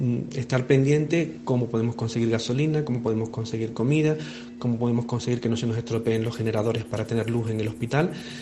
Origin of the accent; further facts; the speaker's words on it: Llerena, Extremadura, Spain; now in Mérida, Venezuela; soy natural de Llerena, en Badajoz, y actualmente soy el director del Hospital San Juan de Dios de los Hermanos Franciscanos de Cruz Blanca, aquí en Mérida, en Venezuela.